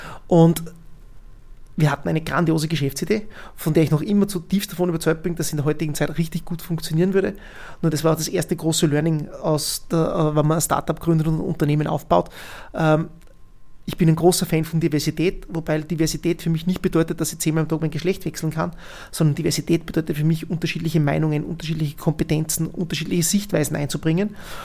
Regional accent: Bad Ischl, Upper Austria, Austria; Denn in Bad Ischl, in meiner Heimatgemeinde, hat es da noch wenig bis gar nichts gegeben.

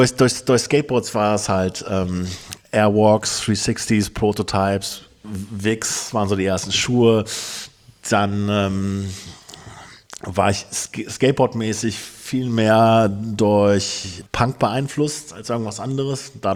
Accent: Neuss, North Rhine-Westphalia, Germany; born there; now in Berlin, Germany; 45 Jahre alt. Gebürtig komme ich aus dem Rheinland, aus dem wunderbaren Neuss. Bin dann viele Jahre durch die Republik gezogen, über Frankfurt, Hannover, Hamburg, Mannheim

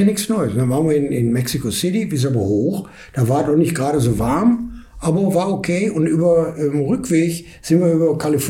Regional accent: Essen, North Rhine-Westphalia, Germany; Bin in Essen geboren, aufgewachsen, alles.

